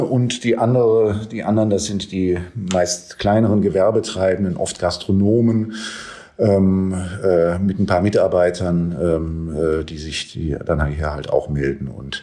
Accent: Berlin, Germany; als Berliner

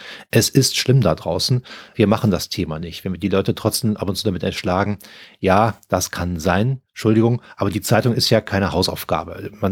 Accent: Cologne, North Rhine-Westphalia, Germany; meiner Heimatstadt Köln

